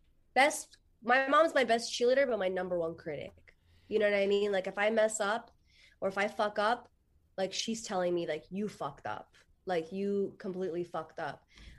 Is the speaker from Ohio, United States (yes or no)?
no; New York, United States; Obviously, I'm not a country singer. I'm from New York.